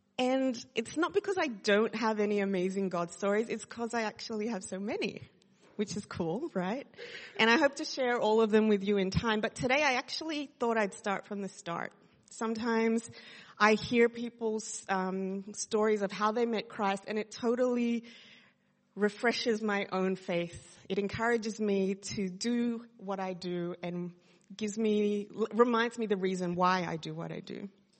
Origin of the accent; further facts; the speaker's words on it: Sydney, New South Wales, Australia; You know, I am from Sydney originally, so I was born and raised in Sydney. I have a Filipino background. I don't understand Tagalog.